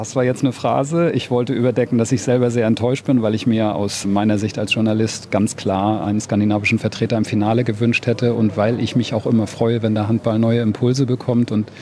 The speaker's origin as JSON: {"language": "German", "town": "Flensburg", "region": "Schleswig-Holstein", "country": "Germany", "tie": "born there", "said": "Ich bin als gebürtiger Flensburger"}